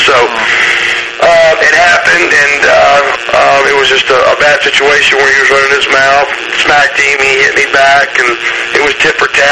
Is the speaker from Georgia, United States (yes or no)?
yes; Atlanta, Georgia, United States; they fired me in my hometown in Atlanta.